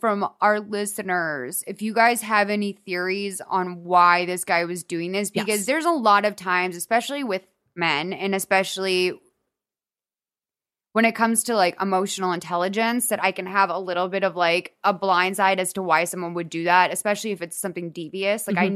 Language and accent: English; Boston, Massachusetts, United States; now in Los Angeles, United States; Well, we're also spoiled, because we grew up in Boston, right?